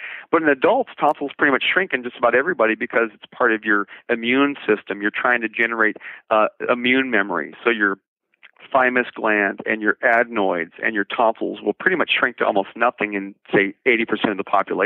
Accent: Florida, United States; I grew up in Florida, and I sounded like this my whole life

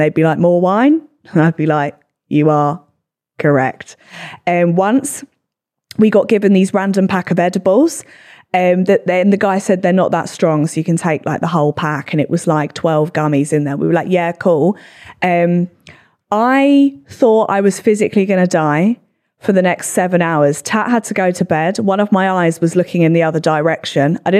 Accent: England, United Kingdom; only because we're English. No one cheerleads over here.

